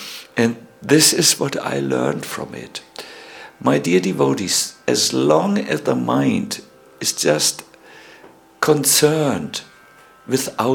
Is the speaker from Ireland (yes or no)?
no; Germany; English is a second language; I continued to try because I'm from Germany. Means what is in the head of a German, he has